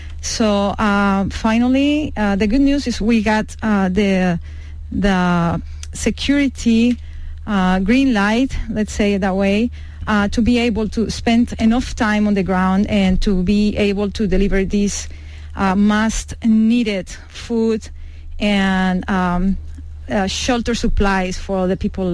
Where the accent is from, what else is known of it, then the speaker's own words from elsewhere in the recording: Colombia; You know, I'm from Colombia.